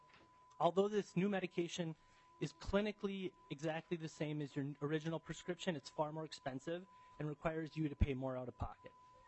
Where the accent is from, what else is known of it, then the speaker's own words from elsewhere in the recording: Duluth, Minnesota, United States; I'm a pharmacist at Essentia Health. I'm from Duluth